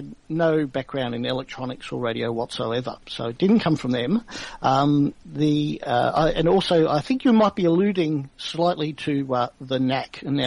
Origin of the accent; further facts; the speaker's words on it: Melbourne, Victoria, Australia; also born or lived in Perth; I was born in Melbourne when I was about 3 months old, went over to Perth with my parents, lived there for 10 years, and then we came back for family reasons back to Melbourne.